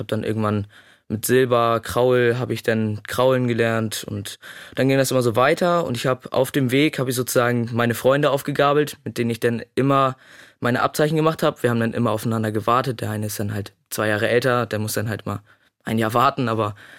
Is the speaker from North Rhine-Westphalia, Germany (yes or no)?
no; Husum, Schleswig-Holstein, Germany; Ich komme aus Husum.